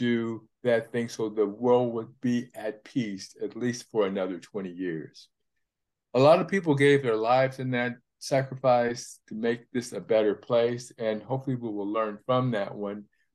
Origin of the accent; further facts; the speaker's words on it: Illinois, United States; And we're all from Illinois